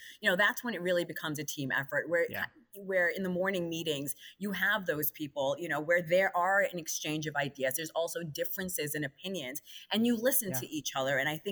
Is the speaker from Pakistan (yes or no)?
yes; Pakistan; hey, I'm not Palestinian, I'm Pakistani.